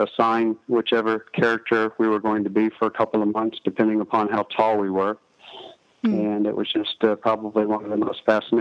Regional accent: Melbourne, Florida, United States; I grew up in Melbourne, Florida, and started working at Disney when I was probably in the 11th or 12th grade.

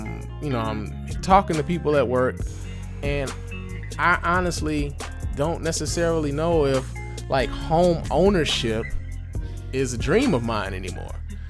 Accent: Detroit, Michigan, United States; Now, I remember part of the reason why I grew up in Detroit was because my grandfather owned about 5 homes here in the city of Detroit.

